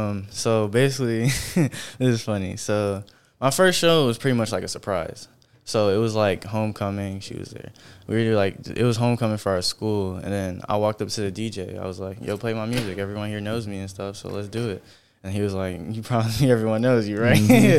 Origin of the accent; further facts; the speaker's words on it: Mount Clemens, Michigan, United States; I'm from Mount Clemens, Michigan. It's a little small city, like 5 miles away from Detroit, you know.